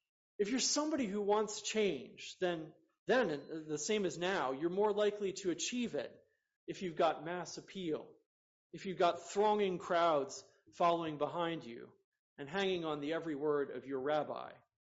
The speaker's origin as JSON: {"language": "English", "country": "United States", "tie": "born or raised there", "said": "I grew up outside Washington, D.C., and the iconic landmark in that city is the Washington Monument."}